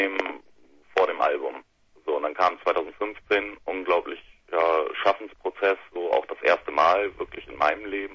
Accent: Bremen, Germany; Aus Bremen.

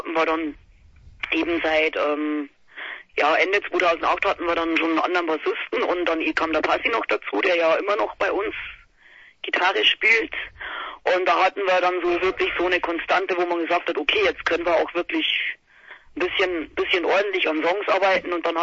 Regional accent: Marktl, Bavaria, Germany; Wir kommen aus dem tiefsten Marktl. Also manche wissen es wahrscheinlich schon, wo das ist. So, das ist zwischen Braunau am Inn, Oberösterreich.

